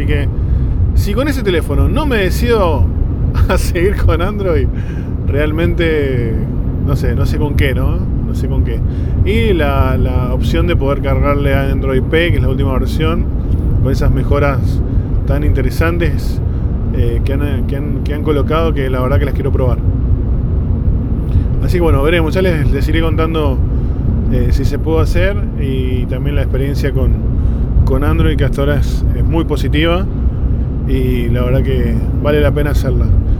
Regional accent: Argentina; ahí somos todos argentinos

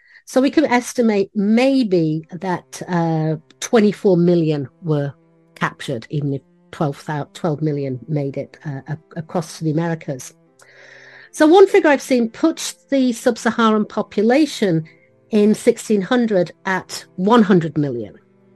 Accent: United Kingdom; And I'm British, and British made a lot of mistakes

